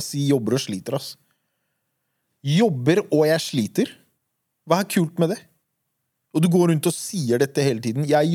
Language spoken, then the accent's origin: Norwegian; Oslo, Norway; Vi er fra Oslo.